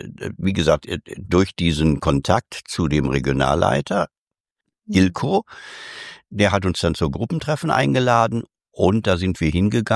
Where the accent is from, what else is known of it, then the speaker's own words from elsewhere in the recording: North Rhine-Westphalia, Germany; mit dem damaligen Regionalleiter im Bergischen Land, wo ich herkomme